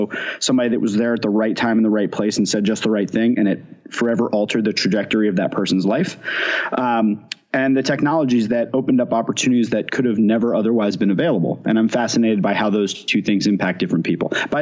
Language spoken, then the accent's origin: English; Long Island, New York, United States; born there; now in Philadelphia, United States; I begrudgingly will admit that I was born in Long Island, but my saving grace is I hate the suburbs, always have, always will.